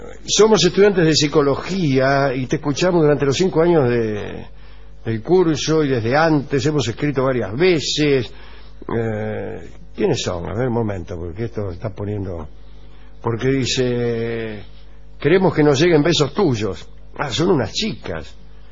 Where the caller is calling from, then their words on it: Caleta Olivia, Santa Cruz, Argentina; hola, don Alejandro … de Caleta Olivia, Santa Cruz.